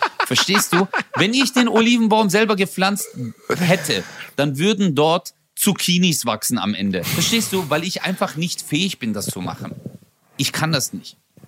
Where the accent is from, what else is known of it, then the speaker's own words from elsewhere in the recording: Gelsenkirchen, North Rhine-Westphalia, Germany; Ich komme aus Gelsenkirchen. Ich hatte ein richtig hartes Leben.